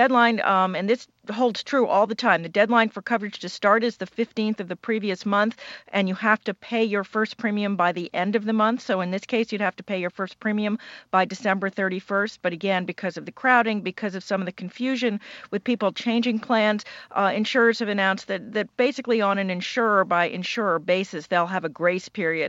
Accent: Maryland, United States; Where I live, my home state of Maryland, for instance, the deadline was always Thursday.

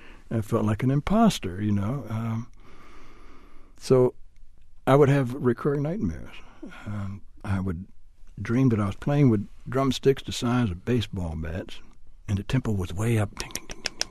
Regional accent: Charleston, United States; I'm just from Charleston, and I'm just here to learn.

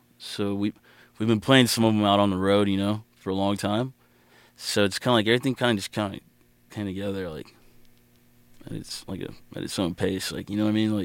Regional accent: Austin, Texas, United States; also born or lived in Tucson, Arizona; born in Tucson, mm-hmm. Arizona. And then and I'd moved to Texas when I was, like, 4 or 5 years old. So I grew up there in Austin, pretty much.

